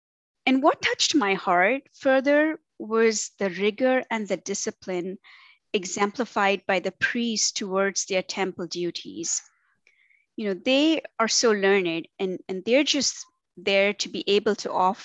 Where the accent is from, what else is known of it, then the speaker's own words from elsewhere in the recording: Tamil Nadu, India; now in Cary, United States; in Cary, North Carolina. And like you mentioned, I was raised in India. And, I was born into an Orthodox, yet liberal Hindu, South Indian, and to be more specific, Tamilian